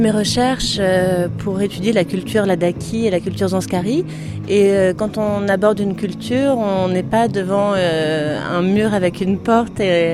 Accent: Puy-Saint-Vincent, Provence-Alpes-Côte d'Azur, France; Je viens moi-même d'un petit village des Hautes-Alpes, puisque je suis née, j'ai grandi à Puy-Saint-Vincent, et mes grands-parents paternels étaient agriculteurs.

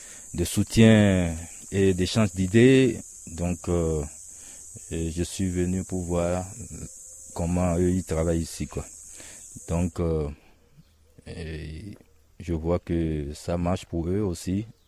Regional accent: Togo; now in Switzerland; Et moi, je suis un Togolais, donc je réside en Suisse.

